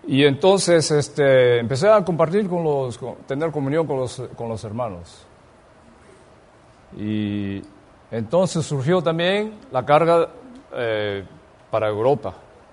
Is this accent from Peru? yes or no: yes; Peru; also born or lived in Taiwan; Nací en Taiwán. Pero me crié en Perú. Y es por eso que hablo español.